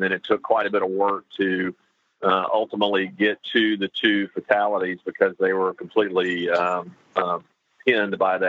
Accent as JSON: {"language": "English", "region": "Tennessee", "country": "United States", "said": "One from my home state of Tennessee. So I got to see some home folks yesterday"}